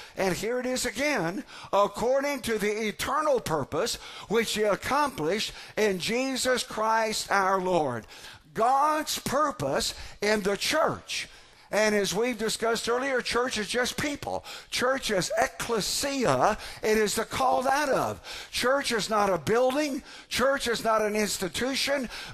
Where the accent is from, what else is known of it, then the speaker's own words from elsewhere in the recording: Indiana, United States; I don't think I've seen this much snow since I was a kid growing up in Indiana.